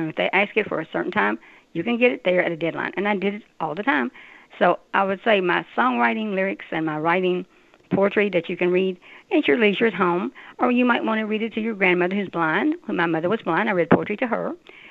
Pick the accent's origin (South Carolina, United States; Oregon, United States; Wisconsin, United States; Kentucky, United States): Kentucky, United States; Danville; moved away; And I am from Kentucky, little tiny town, Danville, Kentucky, 10,000 people when I left it. There are 28,000 there now.